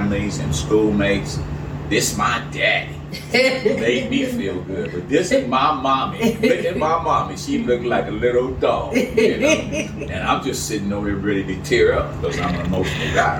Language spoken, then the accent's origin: English; California, United States; I grew up in Orange County, but I got tons of relatives in L.A.